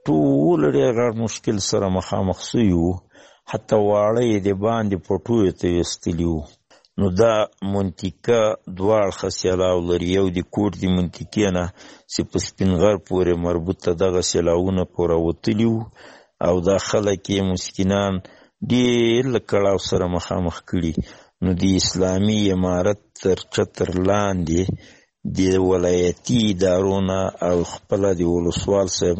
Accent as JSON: {"language": "Pashto", "region": "Paktia", "country": "Afghanistan", "lives_now": "Nangarhar, Afghanistan", "said": "د پکتیا دی ولایت اوسیدونکی"}